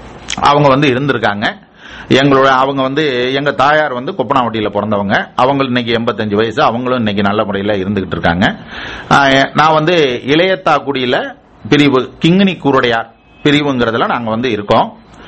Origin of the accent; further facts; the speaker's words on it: Ulagampatti, Tamil Nadu, India; என்னுடைய சொந்த ஊர் வந்து உலகம்பட்டி.